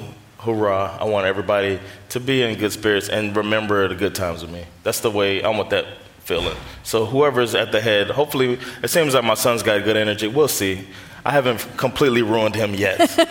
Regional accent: Florida, United States; I'll probably be a palm tree since I'm from Florida.

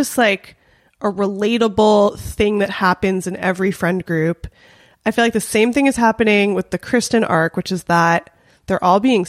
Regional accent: North Hollywood, California, United States; I grew up in North Hollywood in an area that I think we're technically in Valley Village.

